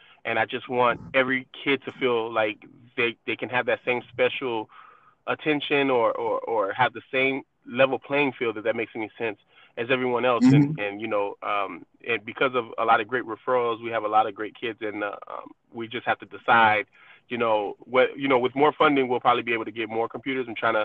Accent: North Miami, Florida, United States; now in Sunrise, United States; Well, you know, I grew up in North Miami.

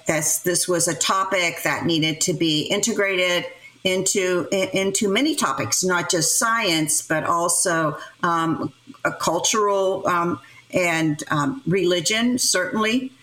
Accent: Clarksburg, West Virginia, United States; And I was raised in Clarksburg, West Virginia, and it's a mining town.

